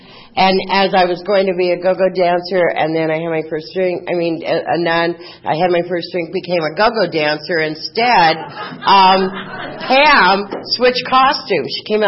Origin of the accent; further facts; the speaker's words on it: Phoenix, Arizona, United States; And I grew up in Phoenix and went to St. Agnes and was going to be a nun